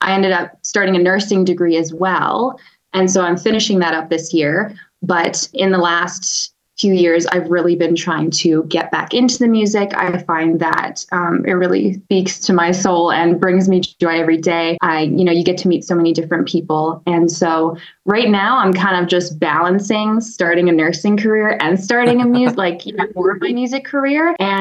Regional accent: Edmonton, Alberta, Canada; I'm from Edmonton, Alberta, and that's where I'm from. And that's where I'm settled right now. Also living place with my partner out of town, just north of the city.

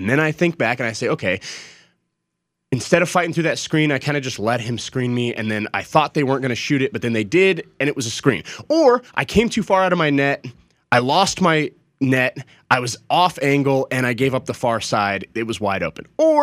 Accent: Colorado Springs, Colorado, United States; I grew up in Colorado Springs and Denver area, so I was an Avs fan.

